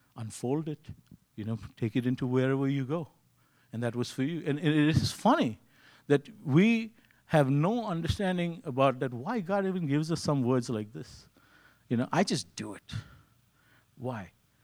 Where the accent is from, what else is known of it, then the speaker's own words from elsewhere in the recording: India; moved away; And you got to understand, I came from India, right?